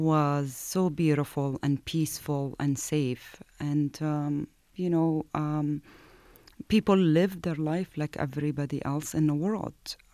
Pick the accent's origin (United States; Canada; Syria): Syria; English is a second language; I come from Syria